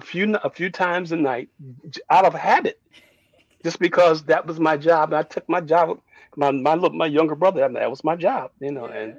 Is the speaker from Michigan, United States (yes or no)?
yes; Detroit, Michigan, United States; so growing up in Detroit was good.